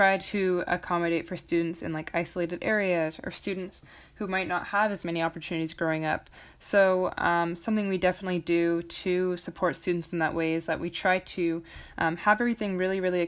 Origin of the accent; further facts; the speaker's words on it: Vancouver, British Columbia, Canada; I am a senior in high school and I'm from Vancouver, Canada.